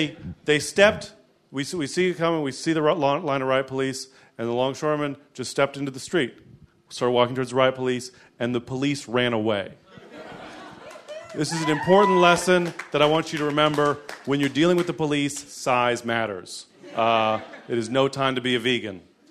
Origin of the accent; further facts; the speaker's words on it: San Francisco, California, United States; I grew up in San Francisco during the comedy boom of the 80s